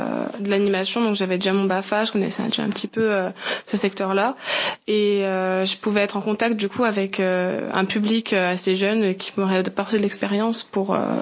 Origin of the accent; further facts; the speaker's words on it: Saint-Étienne, Auvergne-Rhône-Alpes, France; j'ai 21 ans, donc je suis en service civique depuis le mois d'octobre, donc je viens de Saint-Étienne.